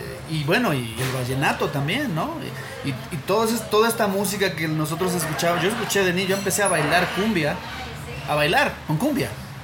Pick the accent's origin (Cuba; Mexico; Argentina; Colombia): Mexico; Xalapa, Veracruz; Vine a mi tierra, allá a Veracruz, México, en marzo, abril. Le hice una entrevista a unos músicos de ahí, de mi tierra, de Jalapa, de la capital de Veracruz.